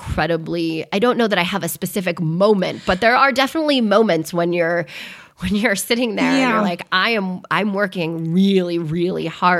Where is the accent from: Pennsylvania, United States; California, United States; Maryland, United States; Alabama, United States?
California, United States; growing up in Silicon Valley in the Bay Area